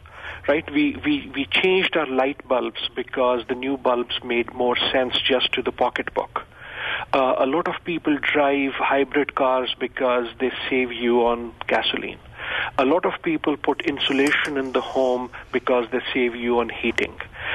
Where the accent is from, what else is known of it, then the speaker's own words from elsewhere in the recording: Pakistan; as you mentioned, I come from Pakistan.